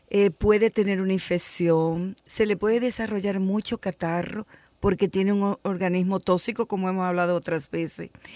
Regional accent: Chile; moved away as an adult; Antiguamente, en un programa que yo trabajé cuando recién llegué de Chile, se estaba prohibiendo

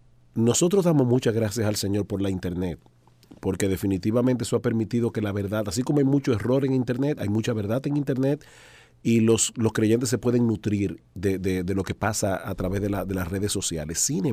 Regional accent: San Juan de la Maguana, San Juan, Dominican Republic; born there; Ah, mi pueblo. ¿Tu ahí fue donde yo nací, sí, San Juan de la Maguana.

